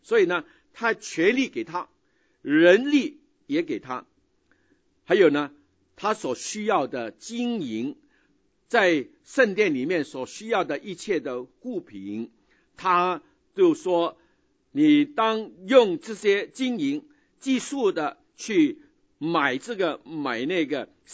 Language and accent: Chinese; China; moved away; 那么多的中国人从我们中国来到这个地方